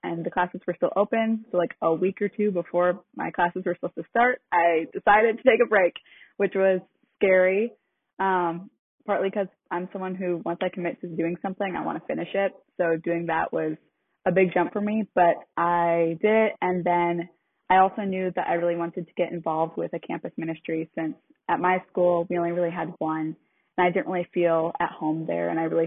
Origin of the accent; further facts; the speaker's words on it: Madison, United States; I grew up here in Madison, so not far from home at all.